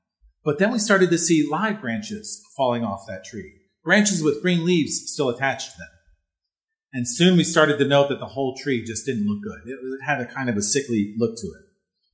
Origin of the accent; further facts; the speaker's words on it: Pennsylvania, United States; now in North Texas, United States; You know, maples remind me so much of where I grew up in Pennsylvania. You don't see a whole lot of these types of maples in North Texas.